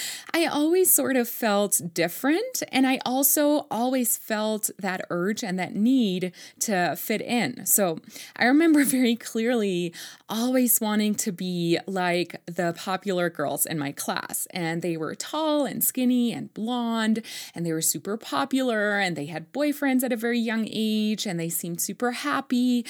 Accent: Germany; And me and my siblings were born and raised in Germany, but my parents, being first generation, they really made sure to keep all the traditions alive.

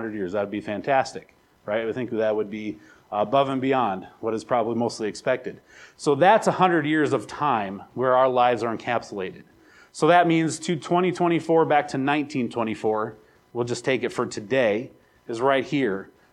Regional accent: South Dakota, United States; We're South Dakotans. Okay, I grew up in South Dakota. We're very private, especially about our religion.

